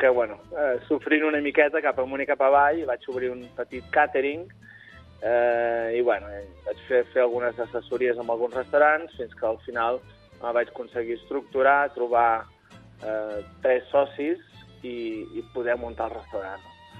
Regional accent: Cambrils, Catalonia, Spain; Bueno, jo sóc fill de Cambrils, no?

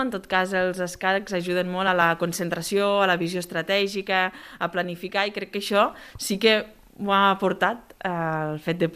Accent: Lleida, Catalonia, Spain; els dos també som de Lleida, per tant, segur que ens entendríem perfectament.

